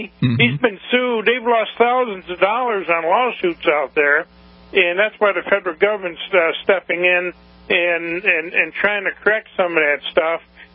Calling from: Battle Creek, Michigan, United States; Hi, I'm from Battle Creek, and I've worked in the prisons for quite a few years.

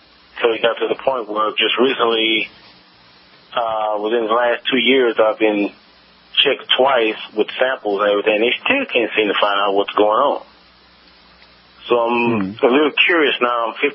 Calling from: Hillsboro, Texas, United States; also born or lived in Houston

